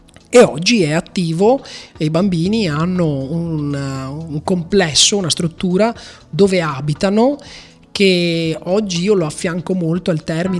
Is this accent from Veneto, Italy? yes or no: yes; Rovigo, Veneto, Italy; born there; io sono nato e risiedo a Rovigo e poi un po' per esigenze lavorative vivo anche un po' a Bologna insieme a mia moglie.